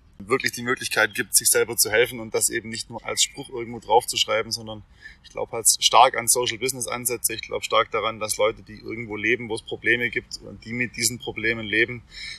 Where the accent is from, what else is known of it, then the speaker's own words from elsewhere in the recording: Swabia, Germany; ich bin ja Schwabe